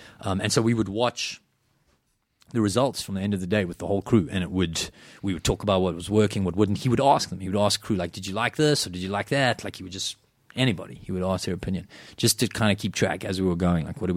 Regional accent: South Africa; I grew up in South Africa. It doesn't get cold there

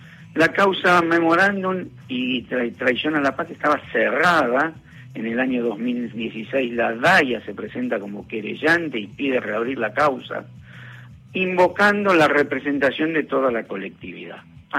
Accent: Argentina; Nosotros somos argentinos y judíos.

